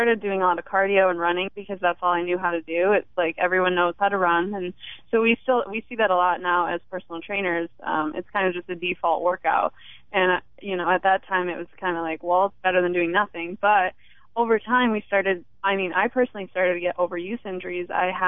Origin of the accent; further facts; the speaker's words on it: Midwest, United States; Well, we grew up in the Midwest, so healthy eating and exercise really weren't happening for us there.